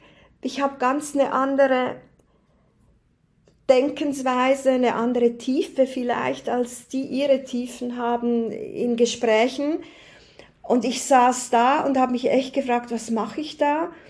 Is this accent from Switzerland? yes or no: yes; Switzerland; für mich als Schweizerin, was ist ein Angang?